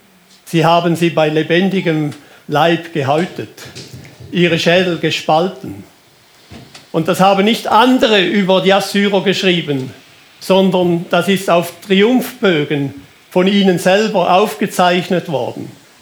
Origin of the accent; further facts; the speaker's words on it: Switzerland; Wir könnten uns da als Schweizer Christen sehr schnell täuschen